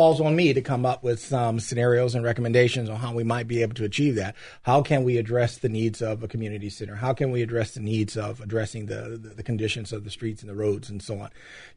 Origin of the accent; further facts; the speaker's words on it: St. Louis, Missouri, United States; As I mentioned, I grew up in St. Louis, Missouri. I was an orphan. And I was raised by Catholic nuns and so on.